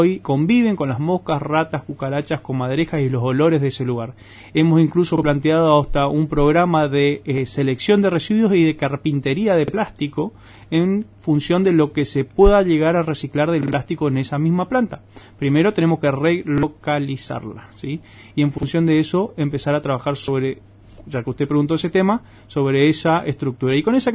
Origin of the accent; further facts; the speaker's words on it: Puerto Iguazú, Misiones, Argentina; born there; Soy nacido en Puerto Iguazú.